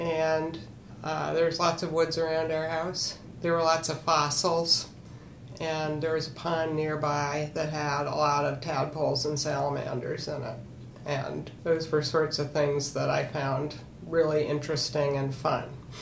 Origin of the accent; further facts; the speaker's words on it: Corning, New York, United States; I grew up in Corning, New York, in upstate New York, sort of near Ithaca.